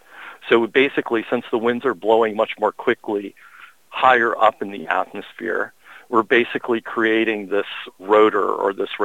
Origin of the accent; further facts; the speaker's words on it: Illinois, United States; I grew up near Chicago.